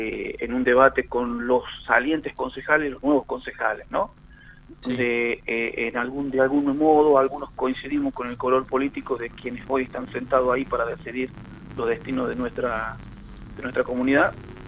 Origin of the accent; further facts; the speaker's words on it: Argentina; La gente hoy nos toca lidiar con lo peor que nos está pasando como argentinos, que es la situación económica.